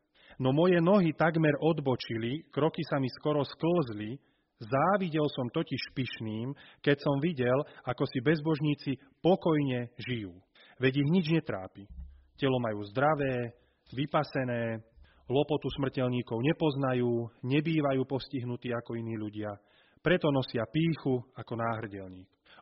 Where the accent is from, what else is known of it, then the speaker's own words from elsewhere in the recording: Nitra, Nitra Region, Slovakia; Som z Nitry